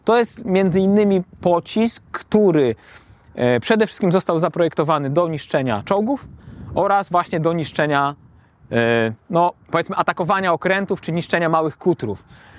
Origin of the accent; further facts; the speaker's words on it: Lublin Voivodeship, Poland; Ja pochodzę z miejscowości na Lubelszczyźnie, niedaleko Dęblina, w której zawsze latały samoloty.